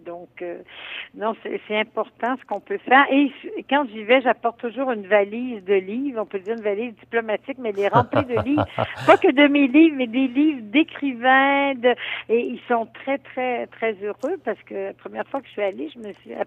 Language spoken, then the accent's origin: French; Quebec, Canada; j'ai essayé, moi, d'être un pont entre les voix d'Afrique et les voix francophones chez nous au Québec